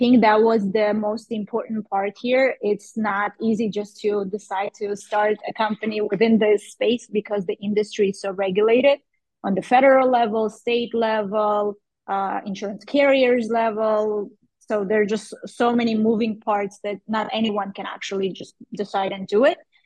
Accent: Moscow, Russia; also born or lived in Armenia; now in United States; So I grew up for the most of my life, I grew up in Moscow. And in 2014, we won a green card and we wanted to come to America

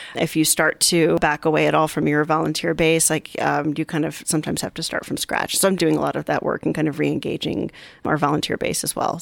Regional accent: Michigan, United States; also born or lived in Chicago; So I grew up in Michigan. I lived here. I moved to Chicago. I moved back, right?

